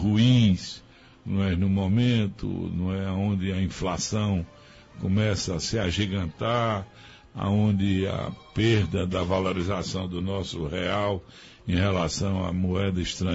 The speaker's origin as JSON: {"language": "Portuguese", "town": "Afogados da Ingazeira", "region": "Pernambuco", "country": "Brazil", "tie": "born there", "said": "Nós que nascemos aqui em Afogados da Ingazeira, exatamente nesse período, né, eu tenho 70 anos"}